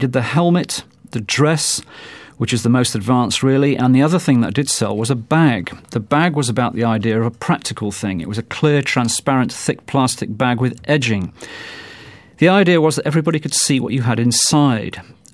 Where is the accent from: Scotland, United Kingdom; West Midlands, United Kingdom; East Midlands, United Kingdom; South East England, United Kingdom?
East Midlands, United Kingdom; Leicester; This is quite extraordinary because I come from Leicester and I'm racking my brains trying to think which boutique that could possibly have been.